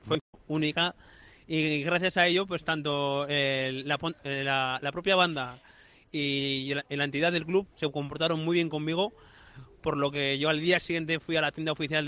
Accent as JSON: {"language": "Spanish", "country": "Chile", "also_born_or_lived": "Tarazona, Spain", "said": "Mi corazón está en Tarazona, en la provincia de Zaragoza, donde es Paco Martín de Soria. Yo soy natural de Chile"}